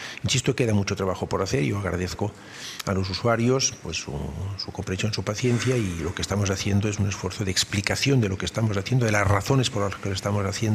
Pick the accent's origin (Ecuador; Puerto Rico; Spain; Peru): Spain; Catalonia; y los catalanes somos españoles